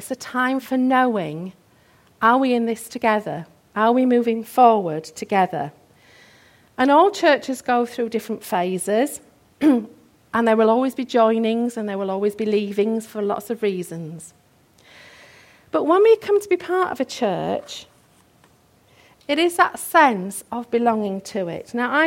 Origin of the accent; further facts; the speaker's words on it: Castleford, Yorkshire and the Humber, United Kingdom; So I grew up in and around Castleford